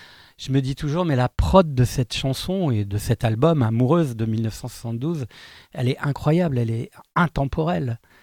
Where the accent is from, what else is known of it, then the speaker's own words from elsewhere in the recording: Pau, Nouvelle-Aquitaine, France; born there; also born or lived in Grenoble / Avignon / Le Puy-en-Velay; Alors, je suis né à Pau, vous avez tout à fait raison, mais je n'ai pas grandi à Pau parce que mes parents déménageaient en fait tous les 4-5 ans.